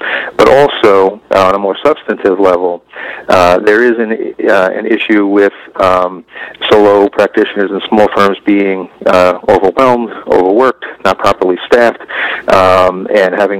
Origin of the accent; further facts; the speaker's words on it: New York, United States; I'm from New York, and I come from a New York perspective